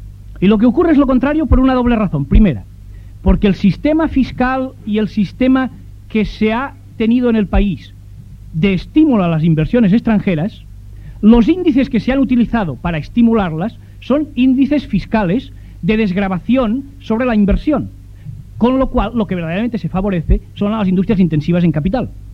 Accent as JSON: {"language": "Spanish", "region": "Catalonia", "country": "Spain", "said": "digo en Cataluña porque es mi tierra"}